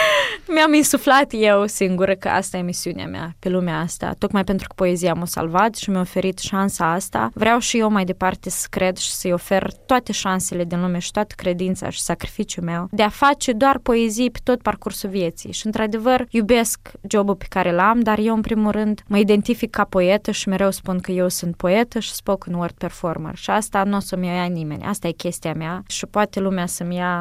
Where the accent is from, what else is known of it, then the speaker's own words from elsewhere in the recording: Pepeni, Sîngerei District, Moldova; Dar eu nu sunt din Chișinău. Eu sunt din satul Pepeni.